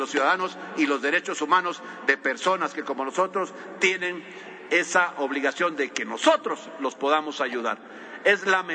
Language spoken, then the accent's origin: Spanish; Veracruz, Mexico; Y que lo sabemos, los que somos de Veracruz, y aquí hay varios senadores